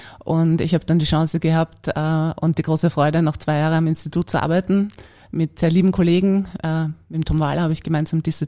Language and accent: German; Vienna, Austria; Ja, ich bin erstmal in Döbling aufgewachsen